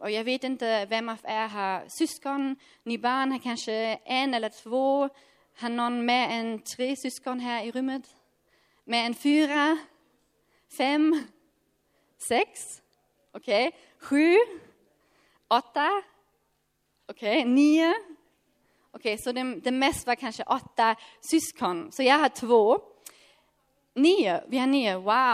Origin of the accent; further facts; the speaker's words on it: Germany; Swedish is a second language; jag är från Tyskland och det är min sista dag som 24-åring.